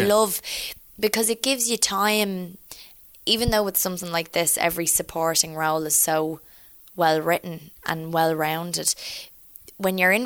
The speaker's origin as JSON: {"language": "English", "country": "Ireland", "said": "we shot pretty much all of it in Ireland apart from one week in Hastings, and I was so happy to be shooting at home, and our crews at home are terrific"}